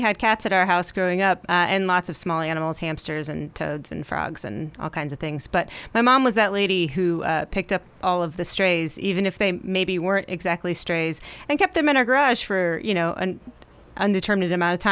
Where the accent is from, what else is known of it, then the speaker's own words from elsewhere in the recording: Indiana, United States; also born or lived in Bend / Tahoe; now in Roseburg, United States; So I was in Bend for about 20 years. I grew up in Indiana. I was in Bend for about 20 years.